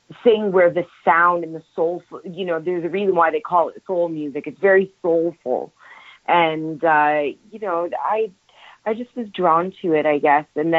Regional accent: Lion's Head, Ontario, Canada; So we'll be sort of in my hometown area, because I grew up just north of the city there, in a town called Lion's Head.

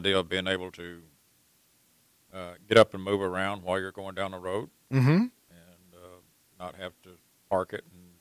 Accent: Tyler, Texas, United States; Well, we're from Tyler, Texas.

